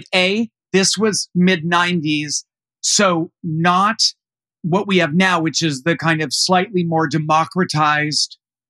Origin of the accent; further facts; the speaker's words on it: Canada; I grew up in Canada.